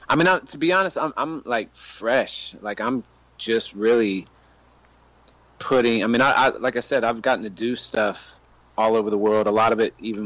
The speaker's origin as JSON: {"language": "English", "region": "the South", "country": "United States", "said": "I'm from the South, man. So I've seen it all, bro."}